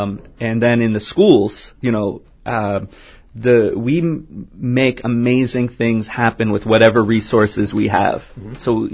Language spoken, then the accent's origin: English; Massachusetts, United States; I mean, so I grew up on the South Shore, and when I first visited Gloucester